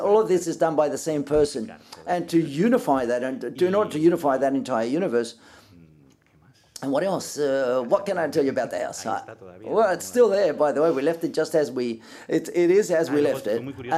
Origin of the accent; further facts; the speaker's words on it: Barcelona, Catalonia, Spain; Hi, I'm from Barcelona as well, with my colleagues, cinema students.